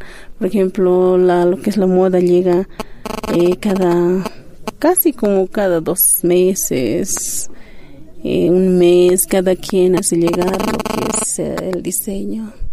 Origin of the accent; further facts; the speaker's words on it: Santiago de Guata, La Paz, Bolivia; Yo, mi pueblo, como dice, allá lo de Achacachi, Santiago de Guata.